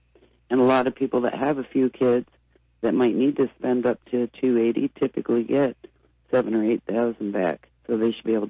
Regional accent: Canada; also born or lived in Texas, United States; I was born in Texas and raised in Canada.

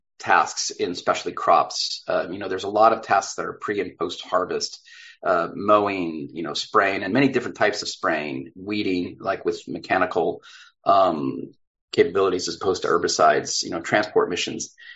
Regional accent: California, United States; I was born and raised a farmer in Northern California.

